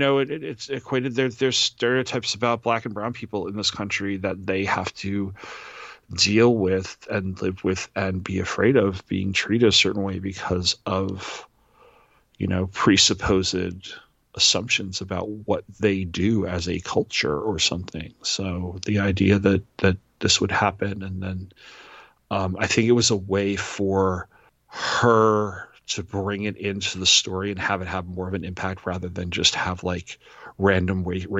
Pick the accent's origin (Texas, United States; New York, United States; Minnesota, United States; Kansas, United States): New York, United States; I'm from Long Island.